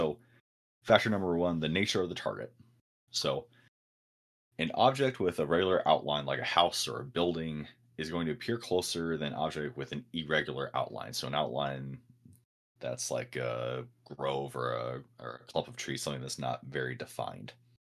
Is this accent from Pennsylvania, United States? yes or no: no; Oregon, United States; I grew up in Oregon, and Crater Lake.